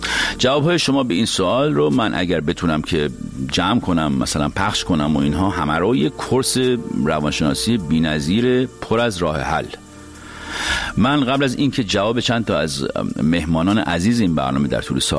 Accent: Iran; چون ما ایرانی هستیم

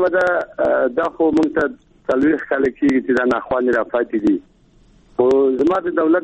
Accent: Afghanistan; مونږ افغانان یو مونږ انسانان یو اشرف مخلوقات یو

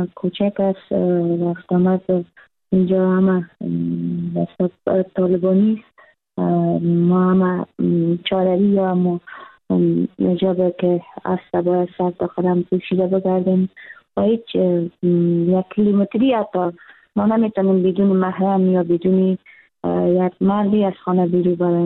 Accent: Kunduz, Afghanistan; از کندز هستم، فعلا در کندز زندگی میکنم.

